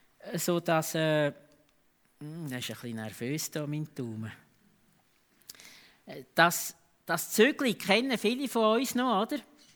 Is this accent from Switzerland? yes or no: yes; Switzerland; Klar, wir als Schweizer frohlocken auf unsere Art und Weise.